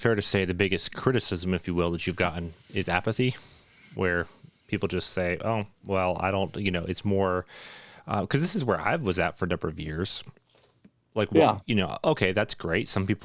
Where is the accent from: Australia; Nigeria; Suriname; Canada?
Canada; So I was born and raised in Canada, right?